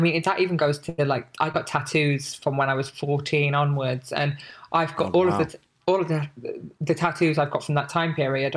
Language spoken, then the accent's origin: English; Wales, United Kingdom; I'm from Wales, lived in this town in Wales.